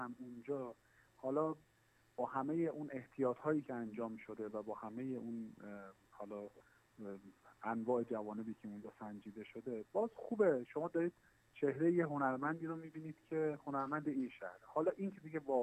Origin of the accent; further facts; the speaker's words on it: Khorasan, Iran; خود من که از خراسان اومدم اینجا